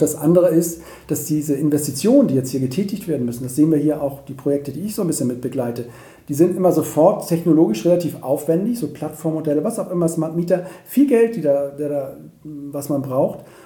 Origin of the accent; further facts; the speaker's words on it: Cologne, North Rhine-Westphalia, Germany; in Köln, wo ich herkomme